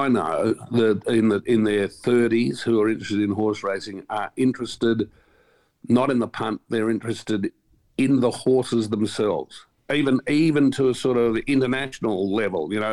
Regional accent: Brisbane, Queensland, Australia; I come from Brisbane. I was born in Brisbane.

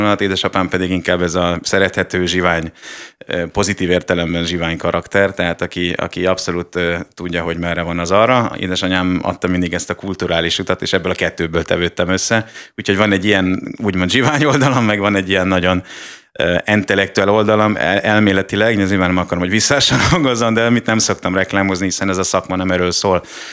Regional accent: Budapest, Hungary; De hát valljuk be, én Budán nőttem fel.

